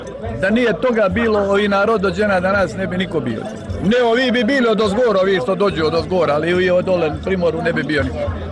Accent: Budva Municipality, Montenegro; Ja sam iz Paštrovića, nisam odavno bio u Budvu

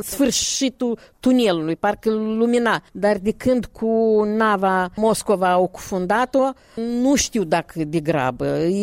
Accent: Moldova; suntem basarabeni, creștini, așa părinții au crezut și așa și eu cred.

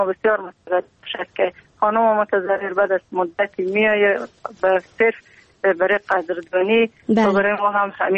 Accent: Afghanistan; ما افغان هستیم

